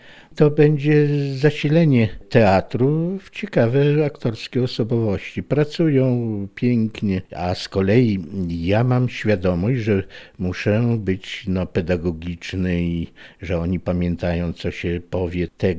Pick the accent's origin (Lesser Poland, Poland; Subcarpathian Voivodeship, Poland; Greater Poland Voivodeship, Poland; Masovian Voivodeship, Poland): Subcarpathian Voivodeship, Poland; Tak, ja pochodzę z miasteczka koło Lubaczowa. W Lubaczowie kończyłem liceum.